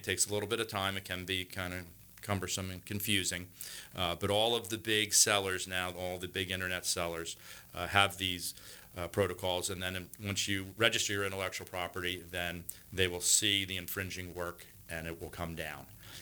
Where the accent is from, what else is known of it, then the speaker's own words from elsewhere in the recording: Philadelphia, Pennsylvania, United States; So I was born in Philadelphia and I went to a small Quaker school, Friends Central in Philadelphia, part of the Society of Friends or Quakers.